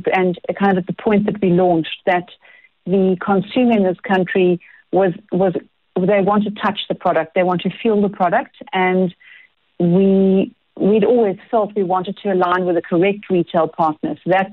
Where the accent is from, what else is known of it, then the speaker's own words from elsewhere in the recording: South Africa; then we are South African